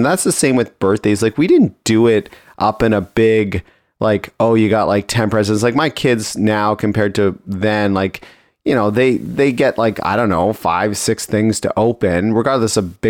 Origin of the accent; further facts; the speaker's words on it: Toronto, Ontario, Canada; where we grew up in Toronto.